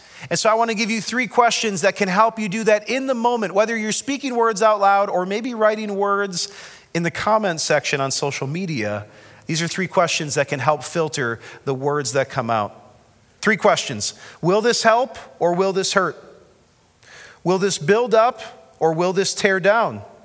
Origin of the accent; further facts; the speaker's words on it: United States; I love being an American, but I love being a citizen of heaven a lot more.